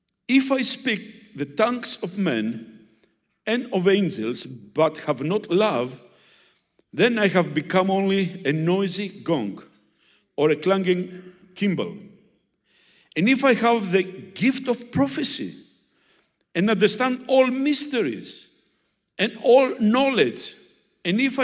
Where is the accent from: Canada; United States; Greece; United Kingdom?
Greece; first language Greek; English is a second language; my mother language is not English. So I know I have an accent. Everybody has an accent. It would be more easy for me to preach in Greek